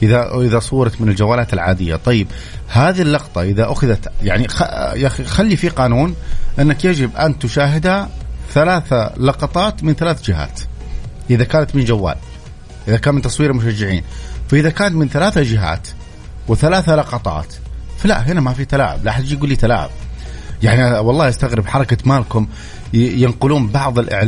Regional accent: Saudi Arabia; ولكن عندنا في السعودية

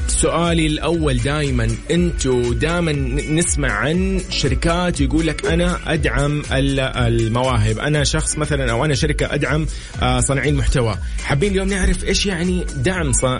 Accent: Saudi Arabia; اللي يتمثلنا نحن كسعوديين كابناء يعني السعوديه

